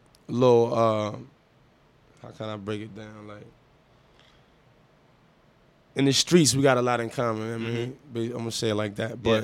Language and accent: English; Hollywood, California, United States; Oh, yeah. I'm from Hollywood, man.